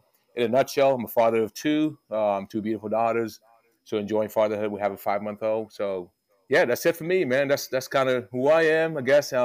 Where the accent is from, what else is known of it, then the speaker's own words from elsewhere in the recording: Baltimore, Maryland, United States; also born or lived in West Africa / Pittsburgh, Pennsylvania; I was born in West Africa, grew up in Baltimore, Maryland, lived in Pittsburgh, Pennsylvania, moved to Charlotte in 2016.